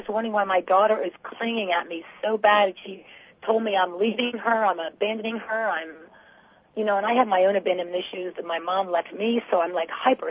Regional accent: Baltimore, Maryland, United States; I'm originally from Baltimore. That is my hometown. I should say my place of birth, and I spent time there.

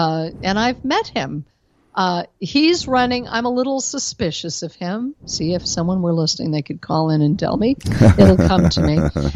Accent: Colorado, United States; now in Texas, United States; I am not a native Texan, and I know it. I'm a native Coloradan who's gallivanted around the country in my life.

